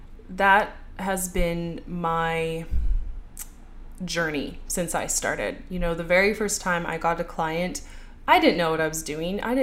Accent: Vancouver, British Columbia, Canada; I grew up in Vancouver.

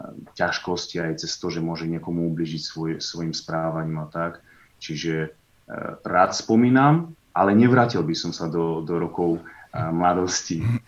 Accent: Markovce, Košice Region, Slovakia; Potom môjho otca Vladimíra preložili do dediny, ktorá sa volá Markovce, je na Zempline, krásna malebná dedinka. Ja som tam strávil 20 krásnych rokov svojho života, za čo Bohu veľmi ďakujem, že som tam prežil svoje detstvo.

